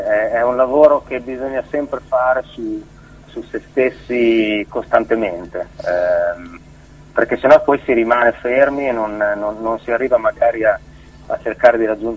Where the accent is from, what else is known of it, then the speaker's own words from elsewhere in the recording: United States; now in Bologna, Italy; Io vengo dagli Stati Uniti, quindi ho vissuto, parlo perfettamente italiano perché sono di origine italiana, però sono stato anche negli Stati Uniti quando sono rientrato, poi ho iniziato a suonare qua a Bologna